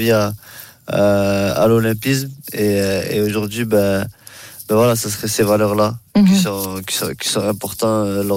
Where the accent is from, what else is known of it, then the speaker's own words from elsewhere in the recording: France; pour pouvoir justement porter toute une délégation à Paris, ici chez nous en France.